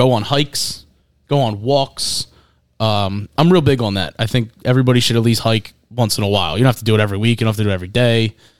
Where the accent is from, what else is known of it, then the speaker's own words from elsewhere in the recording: Ireland; I'm Irish, dude.